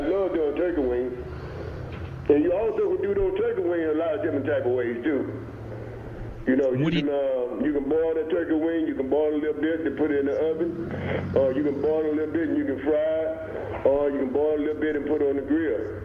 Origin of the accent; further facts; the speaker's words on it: Phenix City, Alabama, United States; Well, I'm back in my hometown. I'm back in Phoenix City, Alabama, Central High School.